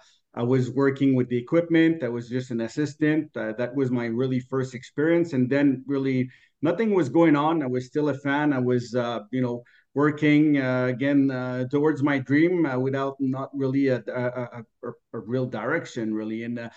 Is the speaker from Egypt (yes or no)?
no; Canada; I'm a Canadian, you know, we're speaking French in Quebec, obviously, but I think, we're in bilingual country anyway